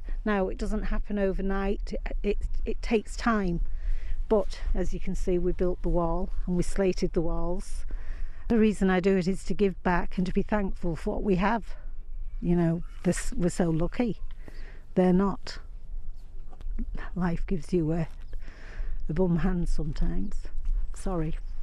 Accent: Yorkshire and the Humber, United Kingdom; moved away as an adult; now in Ireland; I'm not from a farming background, I'm from North Lincolnshire.

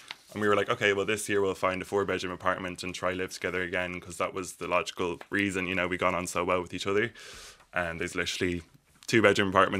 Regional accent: Arklow, Leinster, Ireland; I'm from Arklow, so literally next door to Gorey as well.

